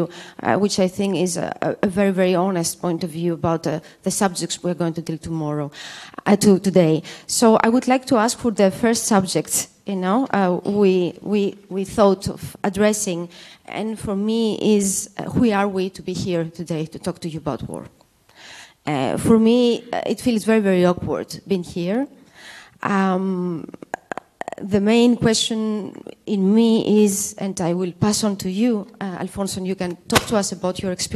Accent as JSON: {"language": "English", "country": "Greece", "second_language": "English", "said": "I come from Griechenland, I come from Greece. So I was born 2 years after the invasion of the Turkish invasion in Cyprus."}